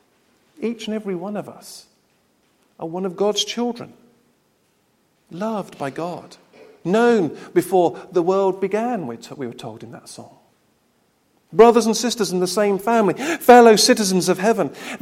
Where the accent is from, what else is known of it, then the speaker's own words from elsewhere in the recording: United Kingdom; we're British for a start, so we don't do that sort of thing.